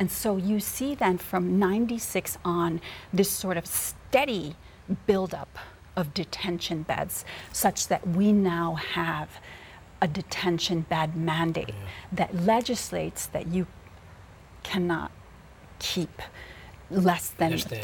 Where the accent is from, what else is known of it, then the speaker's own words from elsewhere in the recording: Chicago, Illinois, United States; I grew up near the Cook County Jail in Chicago, and I grew up in a neighborhood that was devastated by mass incarceration.